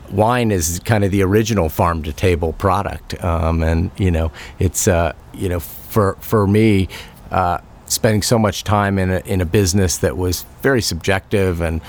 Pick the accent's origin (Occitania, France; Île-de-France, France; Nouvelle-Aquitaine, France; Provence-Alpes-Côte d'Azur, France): Île-de-France, France; Paris; I learned the love of wine from my father when we grew up in France. He was the headmaster of the American School of Paris.